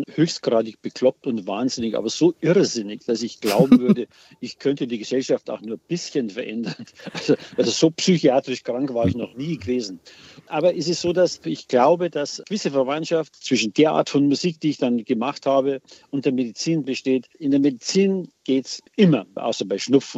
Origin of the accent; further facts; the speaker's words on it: Bad Reichenhall, Bavaria, Germany; in Bad Reichenhall, wo ich aufgewachsen bin.